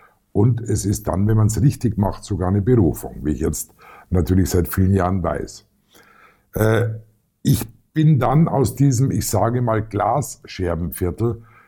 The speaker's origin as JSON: {"language": "German", "town": "Regensburg", "region": "Bavaria", "country": "Germany", "tie": "born or raised there", "said": "Ich bin in Regensburg in einem Viertel aufgewachsen, das damals, ja so kann man sagen, ein Problemviertel war. Man sagt auch in vielen Städten ein Glasscherbenviertel. Es hatte einen sehr hohen Ausländeranteil, damals bereits"}